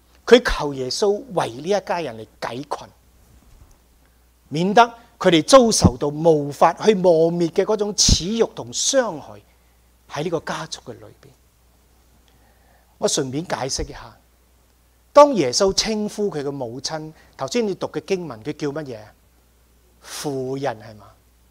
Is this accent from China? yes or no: no; California, United States; 跟住我哋加州人好唔惯啊嘛，系一种尊敬嚟噶